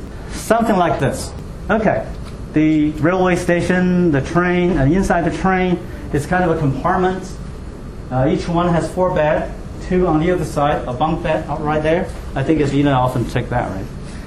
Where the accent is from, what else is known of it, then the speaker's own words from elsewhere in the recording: Tianjin, China; English is a second language; now in Bowling Green, United States; In Beijing, in my hometown Tianjin, that's kind of like a sea level.